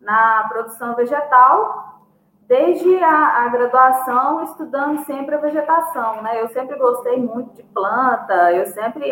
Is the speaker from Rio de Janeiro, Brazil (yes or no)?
no; Minas Gerais, Brazil; Eu sou norte mineira, né?